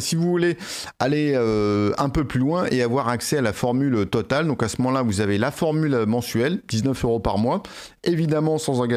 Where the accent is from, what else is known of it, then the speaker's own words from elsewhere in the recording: United Kingdom; accent: British; vous pouvez profiter de mon délicieux accent british.